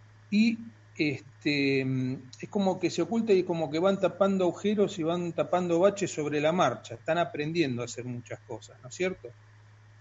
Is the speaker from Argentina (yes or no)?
yes; Argentina; yo soy de Argentina